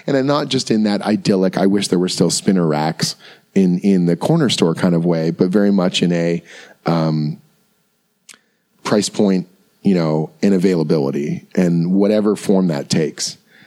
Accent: Canada; I had a weird experience last year where I was crossing the border. I'm from Canada. coming here into the U.S.

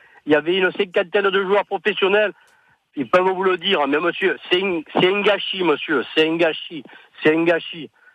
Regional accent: Marseille, Provence-Alpes-Côte d'Azur, France; Moi, je suis marseillais, je serai marseillais toute ma vie.

